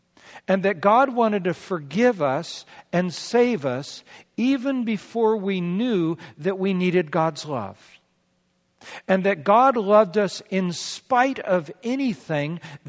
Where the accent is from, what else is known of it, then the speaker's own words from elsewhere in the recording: United States; And by the way, as an American, I couldn't recognize most of it.